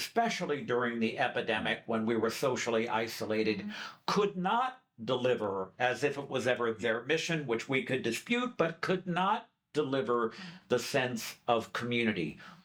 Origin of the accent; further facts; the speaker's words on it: United States; Look, everybody knows from my accent that unlike these two lovely human beings here, I'm American.